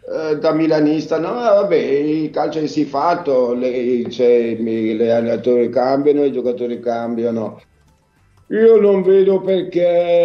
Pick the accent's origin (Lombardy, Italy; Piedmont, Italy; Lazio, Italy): Lombardy, Italy; Brescia; veniamo da Brescia, Brixia